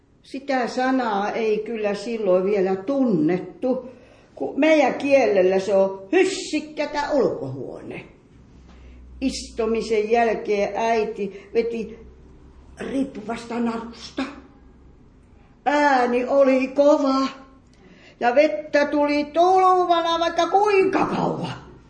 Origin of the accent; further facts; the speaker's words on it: Savukoski, Lapland, Finland; Kuoskun kylästä ja Savukosketa Lapista.